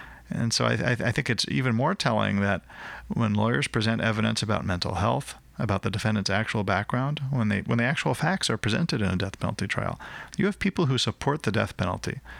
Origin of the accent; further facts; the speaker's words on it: Virginia, United States; some counties that I hadn't heard of in my home state of Virginia